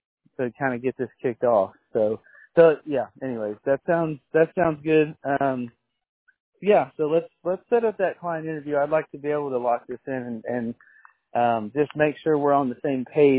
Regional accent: Texas, United States; I mean, I'm from Texas, born and raised

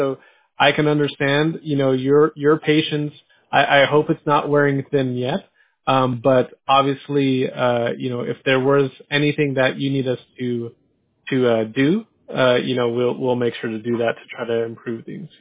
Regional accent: San Diego, California, United States; I grew up in San Diego when San Diego was a much more different life. My dad was retired from the Navy after 22 years.

